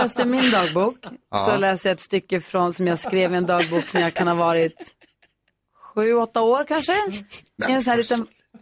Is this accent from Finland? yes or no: no; Luleå, Norrbotten County, Sweden; Så var min uppväxt i Luleå i alla fall.